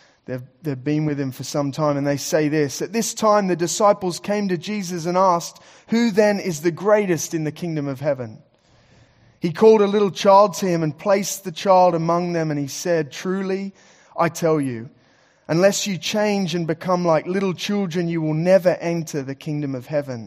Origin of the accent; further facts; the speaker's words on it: Sydney, New South Wales, Australia; moved away as an adult; I'm actually from Sydney, Australia. Came over here when I was 18, pursuing a football career